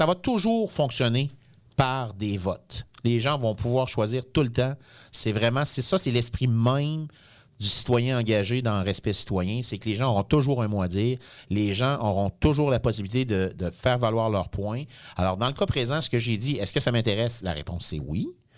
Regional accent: Quebec, Canada; born there; je suis né à la Côte-Gilmore.

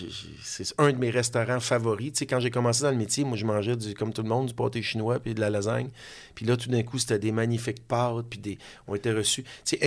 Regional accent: Terrebonne, Quebec, Canada; moi, j'étais un gars de la région. Tu comprends? Moi, je viens de Terrebonne, La Plaine.

